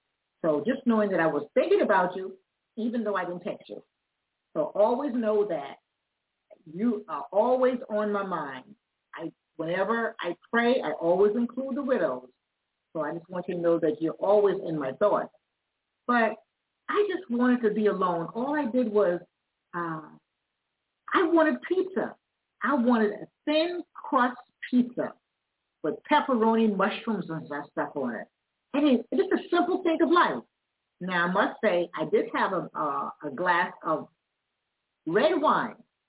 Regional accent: South Carolina, United States; And I didn't go anywhere to my hometown, which is South Carolina, for many reasons.

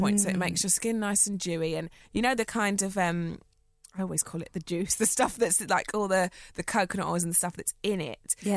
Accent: East of England, United Kingdom; I grew up in Essex.

